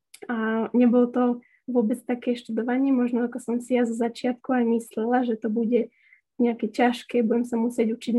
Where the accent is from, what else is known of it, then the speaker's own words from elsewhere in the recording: Trenčín, Trenčín Region, Slovakia; ja som z Trenčína, z farnosti Orechové